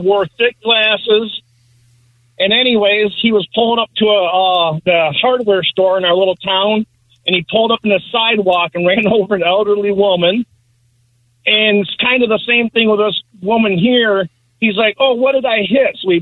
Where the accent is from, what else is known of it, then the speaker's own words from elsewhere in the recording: Michigan, United States; This was probably 20-some years ago, at least, in a small town I grew up in West Michigan.